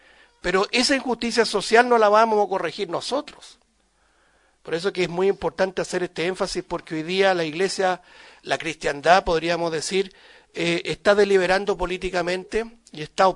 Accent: Chile; en lo particular como chilenos

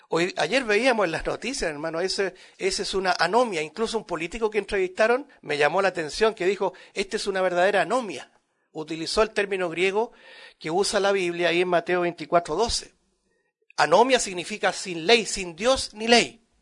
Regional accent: Chile; Que ahora la estamos nosotros como chilenos viviendo, una incertidumbre.

